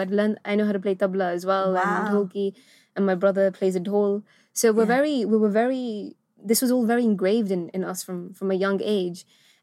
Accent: Gibraltar; And when we were raised in Gibraltar, the community we had around us, they were living in a very different way where the parents wanted to be westernized.

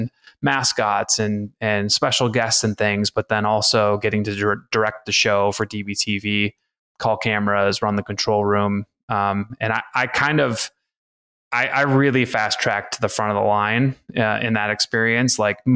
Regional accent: Portage, Michigan, United States; we grew up in Portage, Michigan, small southwest part of Michigan.

